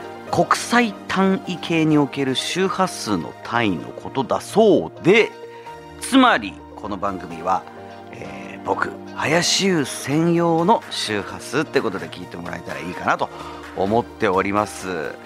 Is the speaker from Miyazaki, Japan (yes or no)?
no; Kanagawa, Japan; 僕やっぱ神奈川県出身で、横浜なんてもうしょっちゅう行ってますから